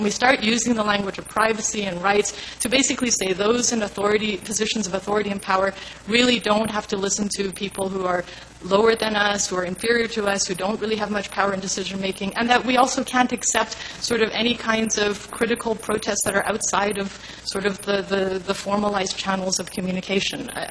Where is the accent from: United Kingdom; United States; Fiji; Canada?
Canada; as an immigrant, I grew up in Canada